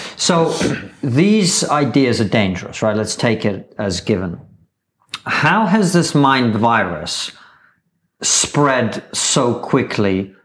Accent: Russia; Hey, man, I'm from Russia. We're still living in there.

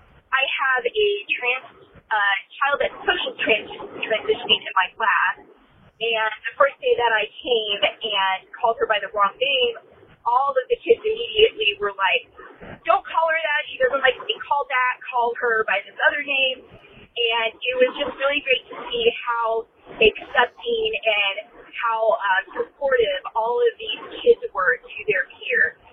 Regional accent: Ohio, United States; I'm from Ohio. I'm a substitute teacher.

